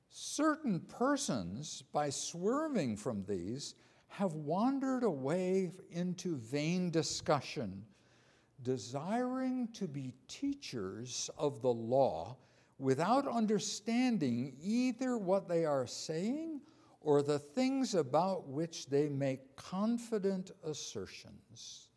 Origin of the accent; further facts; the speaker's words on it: Netherlands; I call it my home country, last year, which is the Netherlands